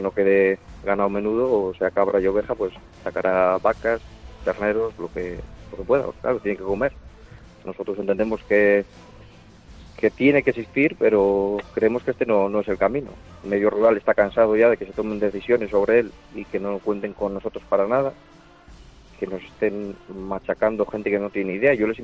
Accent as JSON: {"language": "Spanish", "town": "Arredondo", "region": "Cantabria", "country": "Spain", "said": "Pues aquí en Cantabria, yo soy de Arredondo, de un pueblo de Cantabria"}